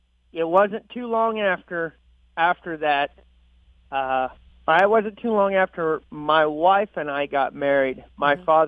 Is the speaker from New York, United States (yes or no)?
no; Kansas, United States; moved away; Originally, we're from Kansas, and we got a lot of family in Kansas, so I wanted to come out this way and get closer to family.